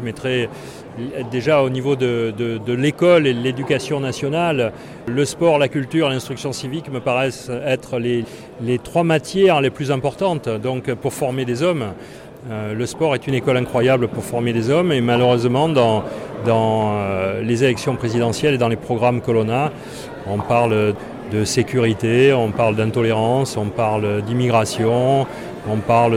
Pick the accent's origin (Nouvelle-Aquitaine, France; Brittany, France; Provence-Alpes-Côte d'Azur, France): Provence-Alpes-Côte d'Azur, France; Marseille; c'est Marseille. Je suis Marseillais.